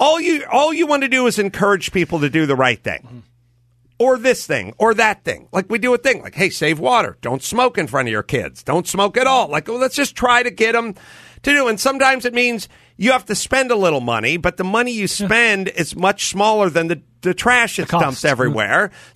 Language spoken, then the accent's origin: English; North Hollywood, California, United States; It's a perfect example of you grow up in a world where Utter Bomb exists. I grew up in North Hollywood. Utter Bomb utterly does not exist.